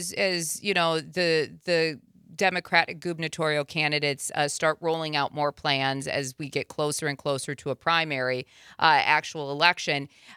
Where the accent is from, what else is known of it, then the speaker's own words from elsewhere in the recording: South Dakota, United States; Growing up in South Dakota, a good chunk of the state is reservation for the Sioux Nation.